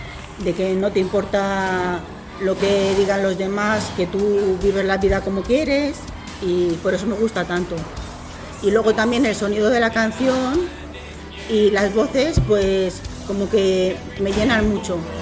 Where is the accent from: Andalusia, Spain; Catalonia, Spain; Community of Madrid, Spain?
Community of Madrid, Spain; Galapagar; mi infancia la pasé aquí en Galapagar, en una granja que eran mis padres guardeses